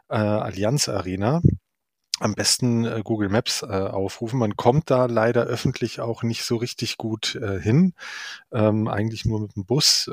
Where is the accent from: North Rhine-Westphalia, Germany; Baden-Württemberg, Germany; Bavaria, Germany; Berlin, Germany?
Bavaria, Germany; Munich; now in Hamburg, Germany; weil ich bin in München aufgewachsen und lebe mittlerweile seit über 20 Jahren in Hamburg.